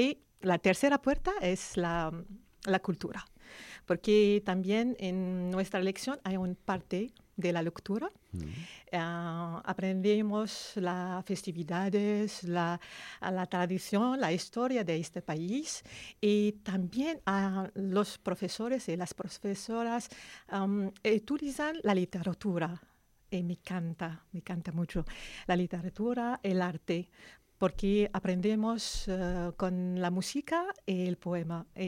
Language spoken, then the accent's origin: Catalan; Morocco; Catalan is a second language; now in Spain; Soc de Marroc.